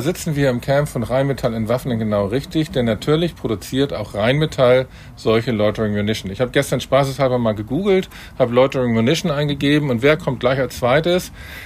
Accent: Hamburg, Germany; Ich sage immer China als Hamburger.

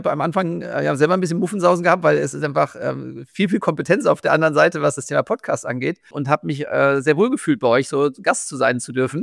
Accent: Hamburg, Germany; Ich komme aus Hamburg

